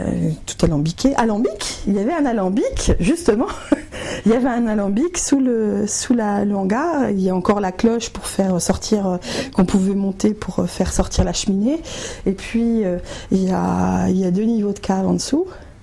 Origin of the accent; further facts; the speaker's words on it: Centre-Val de Loire, France; Mais bon, je suis originaire de Sologne. D'accord. Sologne du Loir-et-Cher, hein, en fait, à côté de Vierzon. À deux pas du Cher.